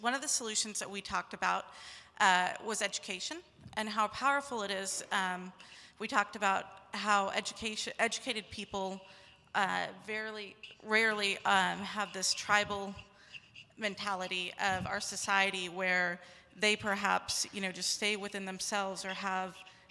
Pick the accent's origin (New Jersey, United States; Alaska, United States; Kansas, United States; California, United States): Kansas, United States; I'm from Kansas.